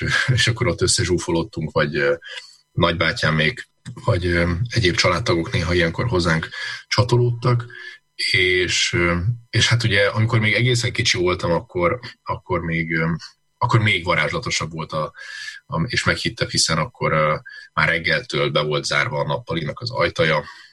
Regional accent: Budapest, Hungary; Én Kispesten nőttem föl

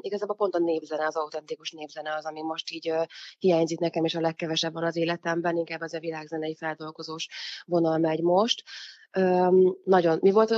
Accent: Eger, Heves, Hungary; ő járt Egerben, mert ott nőttünk föl a Farkas Ferenc zeneiskolába, aztán oda is követtem

